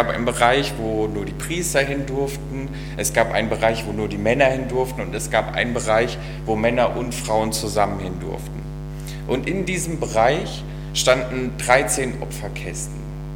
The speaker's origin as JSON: {"language": "German", "town": "Villingen-Schwenningen", "region": "Baden-Württemberg", "country": "Germany", "said": "Ich komme eigentlich aus dem Schwarzwald, aus Villingen-Schwenningen und kenne Hessen kaum."}